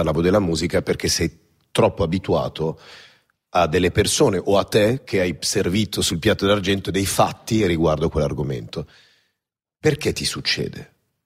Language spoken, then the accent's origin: Italian; Paris, Île-de-France, France; Io sono nato a Parigi, ci ho vissuto per 18 anni e io sono nato in una famiglia molto benestante